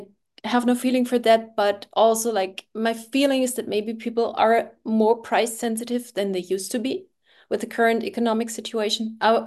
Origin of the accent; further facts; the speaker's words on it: Germany; I'm 46 and I'm from Germany.